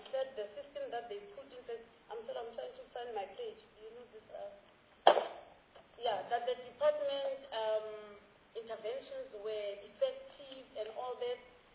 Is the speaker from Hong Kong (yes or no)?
yes; Hong Kong; I come from Hong Kong.